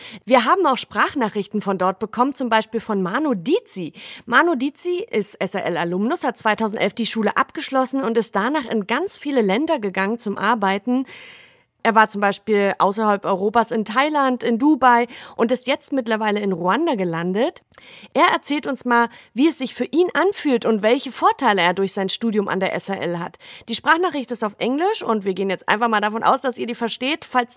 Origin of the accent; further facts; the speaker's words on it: Germany; Da habt ihr uns als Schweizer voll überholt. Die Deutschen können da nicht mehr mithalten.